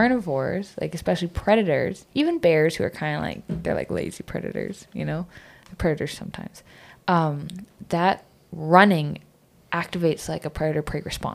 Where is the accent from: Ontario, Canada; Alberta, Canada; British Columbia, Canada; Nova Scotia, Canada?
British Columbia, Canada; I grew up here in the Fraser Valley on like a hobby farm way out in wherever. And so we were technically in like wildlife country.